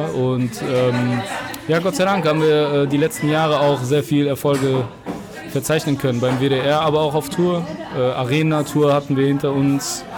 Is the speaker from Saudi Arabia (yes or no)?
yes; Saudi Arabia; Ich komme aus Saudi-Arabien.